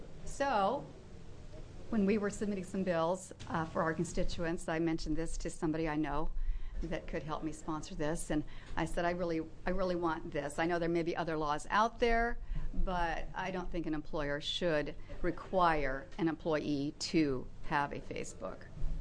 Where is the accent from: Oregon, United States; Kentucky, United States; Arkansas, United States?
Oregon, United States; Dallas; from Dallas, Oregon.